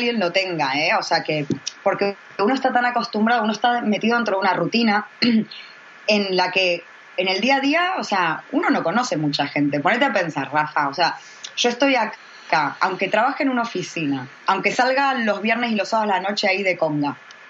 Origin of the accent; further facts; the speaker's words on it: Buenos Aires, Argentina; Porque yo me crié en Buenos Aires.